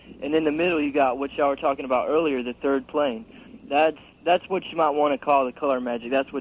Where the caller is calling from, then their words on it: Jacksonville, Florida, United States; I'm calling from Jacksonville in Florida.